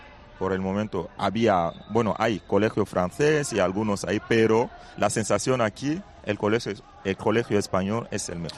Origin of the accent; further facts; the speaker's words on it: Bangui, Central African Republic; now in Madrid, Spain; Entonces, en mi tierra, pues hay tres comunidades salesianas. Y cuando era niño hice todo ahí, oratorio por la tarde, colegio por la mañana, la misa, era monaguillo ayudando.